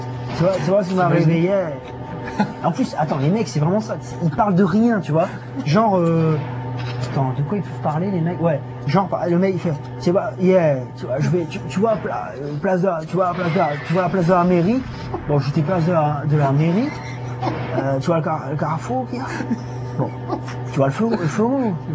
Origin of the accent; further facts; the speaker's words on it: Dunkirk, Hauts-de-France, France; accent: Nord; Je suis originaire du Nord, moi. Donc l'accent, c'est l'accent du Nord.